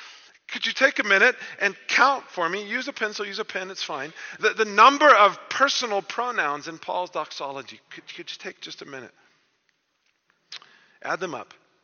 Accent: Bible Belt, United States; I grew up in the Bible Belt of the U.S., and I would travel around to all the latest Christian rock concerts, believe it or not.

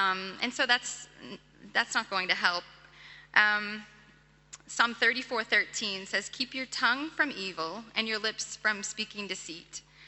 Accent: Texas, United States; born there; accent: American; So I was born in Texas. Probably can hear a little bit American there. Born in Texas, and when I was 4 years old, my dad became the pastor of our church.

